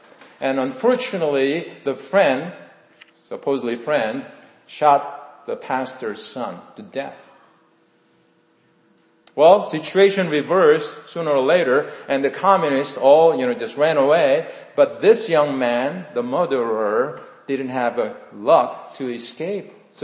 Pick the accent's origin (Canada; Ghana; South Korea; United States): South Korea; I was born and raised in Korea.